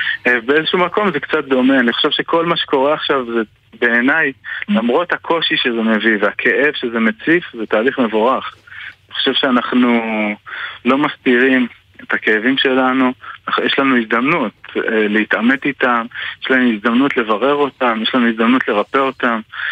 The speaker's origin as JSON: {"language": "Hebrew", "town": "Bat Yam", "region": "Tel Aviv District", "country": "Israel", "tie": "born or raised there", "said": "מבת ים אני לוקח את בית כנסת תפארת ציון שבאמת גדלתי בו והתחנכתי בו"}